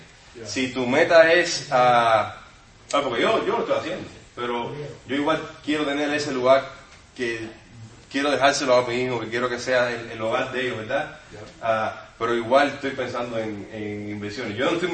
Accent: Cuba; moved away; Porque por nuestra cultura, de los países donde salimos, yo salí de Cuba.

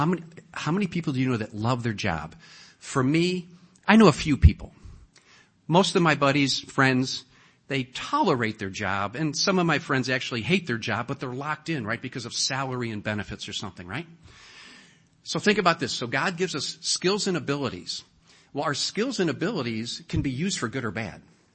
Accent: St. Louis, Missouri, United States; So as a kid, I grew up in St. Louis, a little suburb of St. Louis, went to St. Andrew Grade School.

